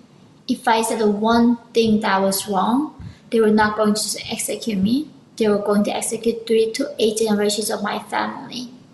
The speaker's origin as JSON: {"language": "English", "country": "North Korea", "tie": "born or raised there", "said": "Yeah, so I was born in North Korea in 1993 when I was growing up there."}